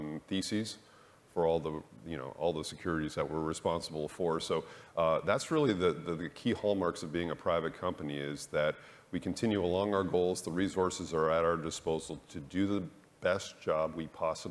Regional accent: Canada; I am Canadian. Yeah.

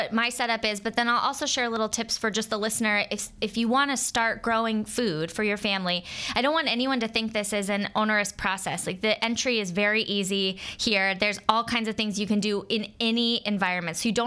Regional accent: Florida, United States; I grew up in Florida.

